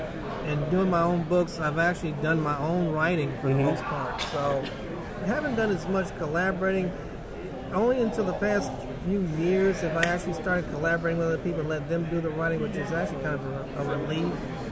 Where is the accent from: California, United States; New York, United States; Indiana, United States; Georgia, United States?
Indiana, United States; Kokomo; Currently, I work for two newspapers in my hometown in Kokomo, Indiana.